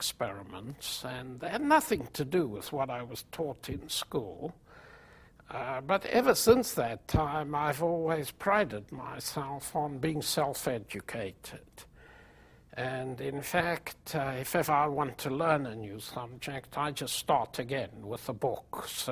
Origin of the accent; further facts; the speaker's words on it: Gauteng, South Africa; there was a public library in my hometown, which was a small town just outside Johannesburg.